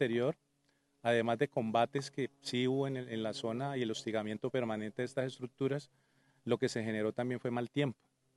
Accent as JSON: {"language": "Spanish", "country": "Colombia", "said": "Y ahí nos tenemos que unir todos como colombianos a condenar a estos terroristas."}